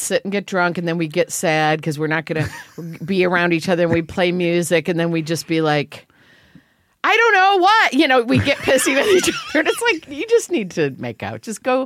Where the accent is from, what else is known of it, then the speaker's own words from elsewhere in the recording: Illinois, United States; Is Catholic growing up in Illinois, like, we didn't really learn that much about